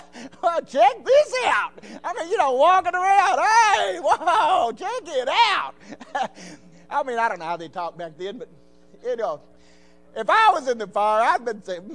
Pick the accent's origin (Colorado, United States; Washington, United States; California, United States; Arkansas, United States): Arkansas, United States; I said, "Oh, yeah, I'm from Arkansas."